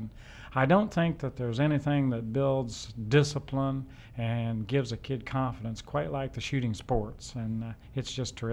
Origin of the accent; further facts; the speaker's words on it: Midwest, United States; I think being a Midwesterner originally, Ron, I'd always chased pheasants a lot and had a great time in the field.